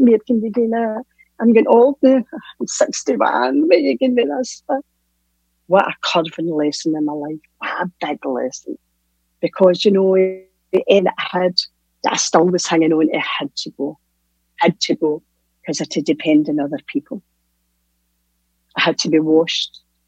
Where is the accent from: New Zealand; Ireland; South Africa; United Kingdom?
United Kingdom; Hamilton, Scotland; I stay in Hamilton, born and bred in Hamilton.